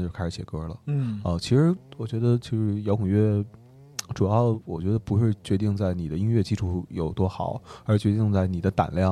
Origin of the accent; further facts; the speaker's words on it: Beijing, China; 我小时候住在的地儿是在。就是广安门北京首钢特钢厂的附近，对，然后所以我包括我父亲工作的单位旁边就是一条那个铁道，南二环的一条铁道